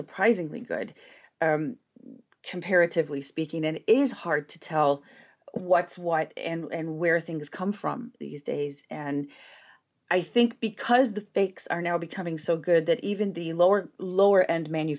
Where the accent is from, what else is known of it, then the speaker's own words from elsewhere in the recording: Detroit, Michigan, United States; born there; I like the fact I was born in Detroit, so I really like the fact I like what Chanel is doing.